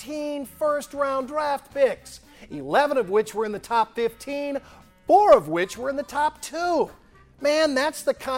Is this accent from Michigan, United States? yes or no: no; St. Louis, Missouri, United States; But in turn, I want them to be serious and honest with my hometown. Now, the reason that things have fizzled in St. Louis is because for more than a decade now, the Rams have sucked.